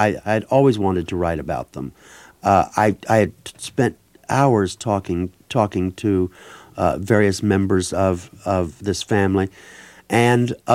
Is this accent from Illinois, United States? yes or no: no; Lebanon, Missouri, United States; born there; Yeah, I was born in Lebanon.